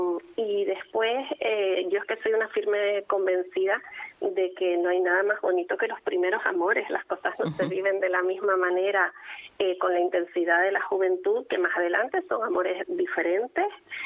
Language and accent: Spanish; Canary Islands, Spain; que yo soy tinerfeña, pero siempre digo que La Palma es mi isla favorita